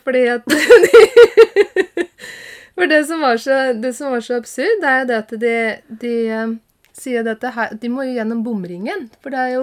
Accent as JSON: {"language": "Norwegian", "town": "Lillestrøm", "region": "Akershus", "country": "Norway", "said": "Og for eksempel, jeg kommer jo fra Lillestrøm"}